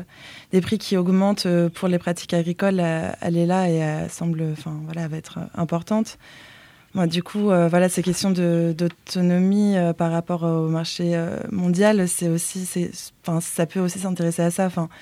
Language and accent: French; Normandy, France; Alors, moi, je ne suis pas de la région. À la base, je suis originaire de Normandie.